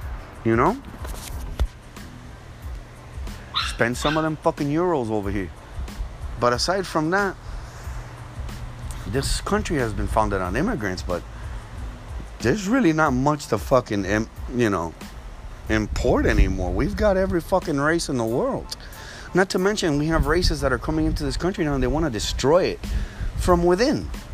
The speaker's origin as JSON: {"language": "English", "town": "Miami", "region": "Florida", "country": "United States", "tie": "born or raised there", "second_language": "English", "said": "Growing up in Miami, there were Americans, and believe me, they didn't know what the fuck to do with us because I had blonde hair and green eyes, but I didn't speak fucking English."}